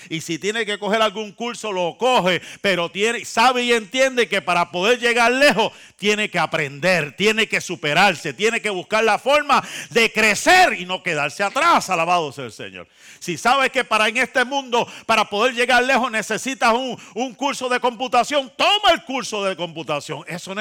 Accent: Santa Isabel, Puerto Rico; En mi pueblo, en mi barrio, allá en Santa Isabel, Puerto Rico

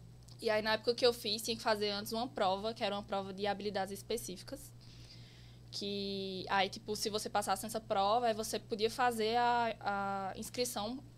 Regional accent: Campina Grande, Paraíba, Brazil; Eu sou de Campina mesmo, Campina Grande. É, nasci lá e moro lá até hoje.

